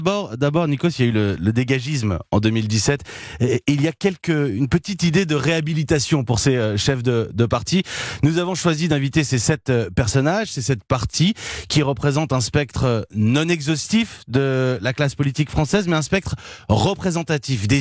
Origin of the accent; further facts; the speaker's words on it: France; Je veux savoir qui je suis en tant que Français dans cette Union européenne.